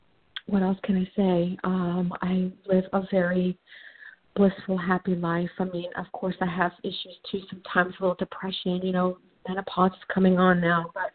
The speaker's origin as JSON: {"language": "English", "town": "Miami", "region": "Florida", "country": "United States", "tie": "born or raised there", "also_born_or_lived": "New York", "said": "I was born in New York, 1966. My parents moved to Miami. I have a brother. I grew up in a very strict household. My parents, my mother was an immigrant from Cuba. My father was from Puerto Rico."}